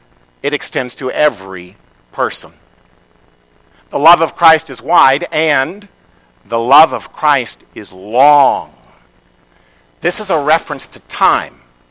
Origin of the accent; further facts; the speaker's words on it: Missouri, United States; I grew up in Missouri. How many of you know there aren't many oceans in Missouri?